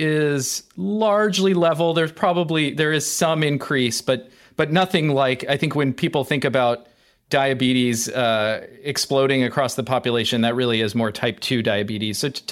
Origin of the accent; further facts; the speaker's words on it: Studio City, California, United States; Well, I'm from Studio City originally, so it's in my blood.